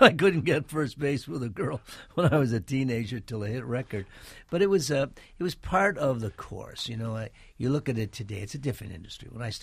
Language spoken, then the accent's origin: English; Canada; I was raised in Canada, as were my father and my mother.